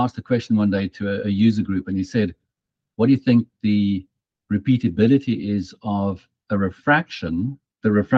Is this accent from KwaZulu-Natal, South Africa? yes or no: no; Pretoria, Gauteng, South Africa; Where I grew up in Pretoria, well, not when I grew up, but when I started working in Pretoria